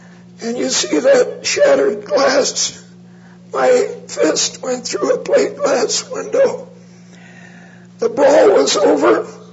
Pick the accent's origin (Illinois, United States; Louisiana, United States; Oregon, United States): Oregon, United States; Salem; I was born in Salem. At that time, a town of about 20,000.